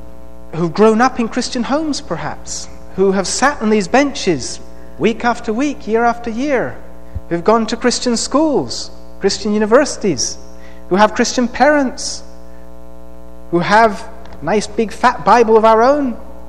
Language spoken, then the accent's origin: English; England, United Kingdom; Because as an Englishman, I read that and I thought